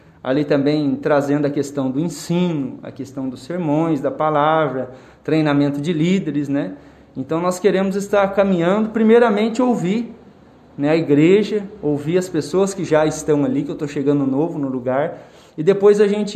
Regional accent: Santo Antônio da Platina, Paraná, Brazil; Nós estamos aí, fomos nomeados aqui para a Igreja Metodista no Carvalho Henrique, aqui em Bandeirantes. Eu venho lá de Santo Antônio da Platina, Paraná, que é quase vizinho de cerca de Bandeirantes. Somos lá de Santo Antônio da Platina.

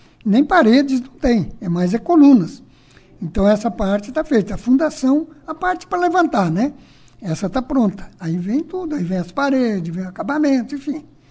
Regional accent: Bandeirantes, Paraná, Brazil; born there; Eu nasci em Bandeirantes há 77 anos atrás. Sempre lutei por Bandeirantes.

